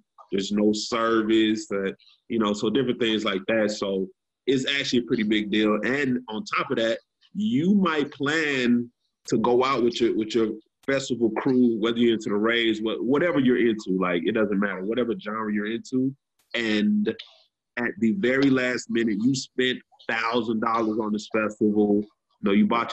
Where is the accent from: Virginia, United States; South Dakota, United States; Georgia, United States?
Georgia, United States; Atlanta; Like, I got stranded about, you know, I'm from Atlanta.